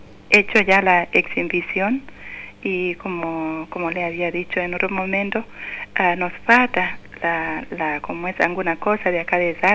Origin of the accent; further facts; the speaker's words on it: Kenya; De Kenia.